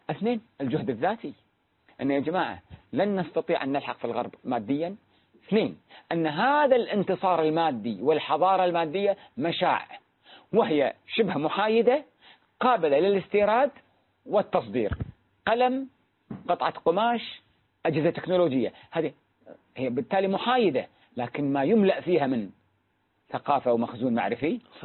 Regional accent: Kuwait; يروح عندنا بالكويت

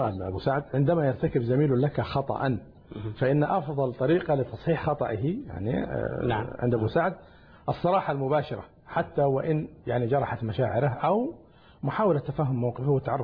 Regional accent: Saudi Arabia; على فكرة عندنا في المملكة العربية السعودية يا أحمر يا أبيض

